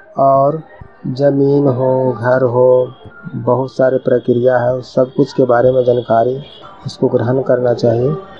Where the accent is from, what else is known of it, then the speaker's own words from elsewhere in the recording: Kajighat, Bihar, India; ग्राम काजीघा, post Verma, थाना नारदीगंज के निवासी हूँ।